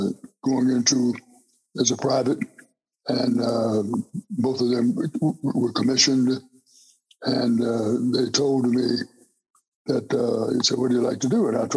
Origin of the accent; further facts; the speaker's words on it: Laurel, Mississippi, United States; I need to go back to my hometown of Laurel, Mississippi, which I give great credit for giving me a good jump start, starting with my parents.